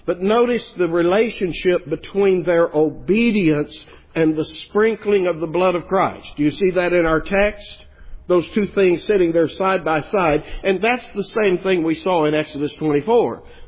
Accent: Bible Belt, United States; Now, I realize you and I, we grew up here in the Bible Belt.

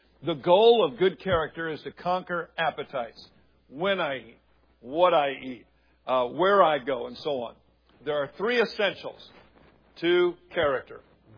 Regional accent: Ireland; This is the way I'm Irish. I'm redheaded.

